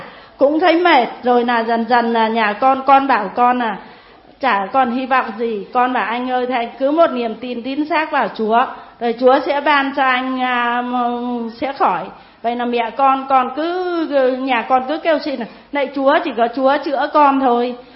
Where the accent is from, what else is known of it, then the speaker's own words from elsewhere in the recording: Kim Sơn, Ninh Binh, Vietnam; Bây giờ quê tôi ở mãi cái Kim Sơn cơ.